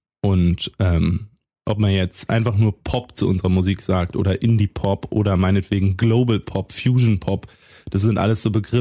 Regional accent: Berlin, Germany; Ich komme aus Berlin

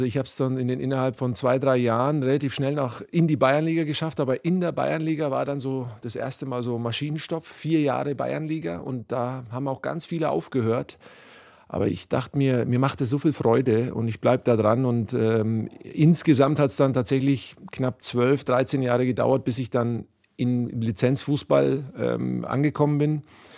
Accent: Nuremberg, Bavaria, Germany; born there; ich bin ja in Nürnberg geboren, in der Haller-Wiesen-Klinik.

